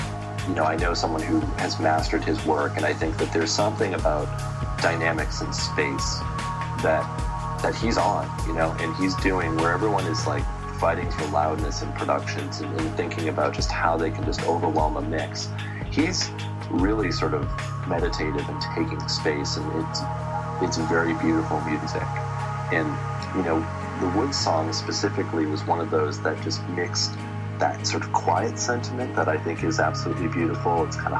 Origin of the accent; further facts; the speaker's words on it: United States; I think that it's difficult thinking about making electronic music as an American artist